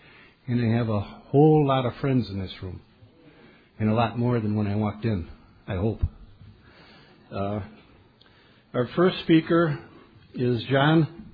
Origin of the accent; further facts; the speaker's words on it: Heartland, Wisconsin, United States; I'm an alcoholic. I'm from Heartland, Wisconsin.